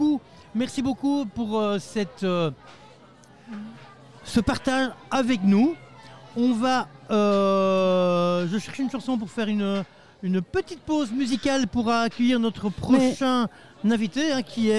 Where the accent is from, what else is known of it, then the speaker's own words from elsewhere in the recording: Namur, Wallonia, Belgium; On est namurois.